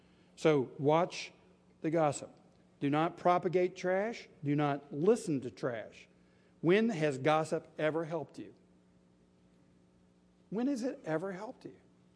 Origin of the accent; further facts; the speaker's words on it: Athens, Tennessee, United States; There's a family in the town I grew up in East Tennessee, Athens, Tennessee.